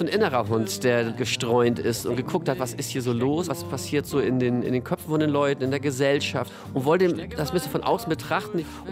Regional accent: Wilster, Schleswig-Holstein, Germany; Ich bin in Wilster geboren, in dem Örtchen, und bin da auch groß geworden, in der Wilster Marsch.

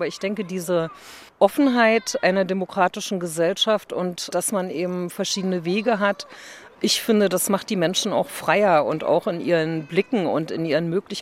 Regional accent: Magdeburg, Saxony-Anhalt, Germany; moved away as an adult; Ich wurde 1966 in Magdeburg geboren, bin hier aufgewachsen und habe hier gelebt bis zu meinem Fluchtversuch 1989.

